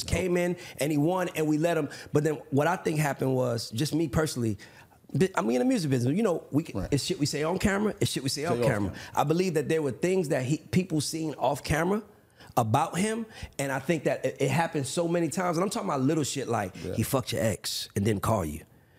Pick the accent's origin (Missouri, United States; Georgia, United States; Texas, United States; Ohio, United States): Georgia, United States; Atlanta; also born or lived in Bronx, New York; I was born in the Bronx, right? I lived in New York till I was 12. I'm an Atlanta guy. But if you take me to New York, I understand it.